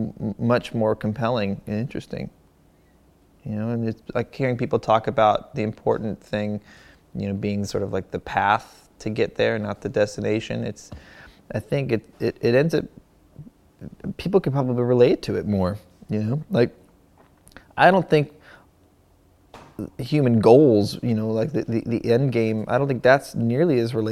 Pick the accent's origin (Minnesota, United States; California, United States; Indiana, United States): California, United States; Malibu; even growing up in Malibu, in this like seemingly alternate reality to most of the rest of the country or the world